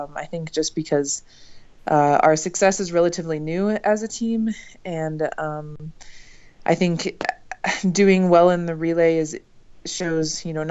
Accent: Park City, Utah, United States; I was growing up in Park City then. I was in seventh grade.

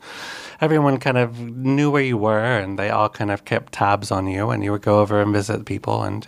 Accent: Gardendale, Alabama, United States; I grew up in Gardendale, Alabama, a little north of Birmingham. I grew up on a big farm.

